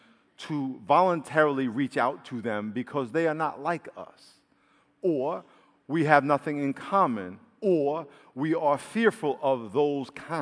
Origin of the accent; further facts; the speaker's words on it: New York, United States; And I grew up in New York, so the South, to me, growing up in New York, was a place that was scary because of all the racial stuff that I grew up with.